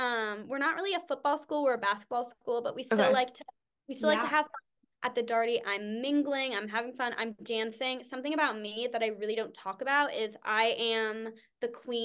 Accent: New England, United States; this is a fall day, obviously, because I'm from New England.

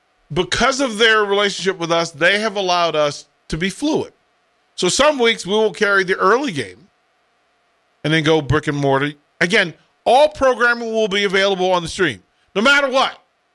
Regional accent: Washington, District of Columbia, United States; But for those of you who know me, you know where I'm from. I'm from Washington, D.C.

